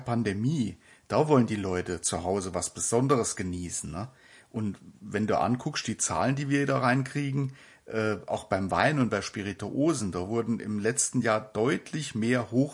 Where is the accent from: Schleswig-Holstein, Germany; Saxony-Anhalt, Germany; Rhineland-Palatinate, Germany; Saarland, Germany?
Saarland, Germany; Und ich komme ja aus dem Saarland und da gab's in meiner Jugend eigentlich nur Pilzbier